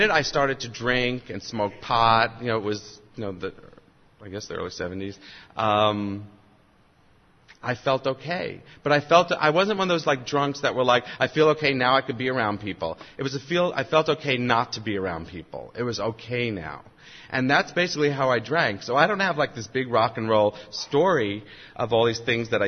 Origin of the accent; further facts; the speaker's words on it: New York, United States; I grew up in New York. I'm the middle of three children. My parents are first generation Russian, Romanian, Jewish immigrant.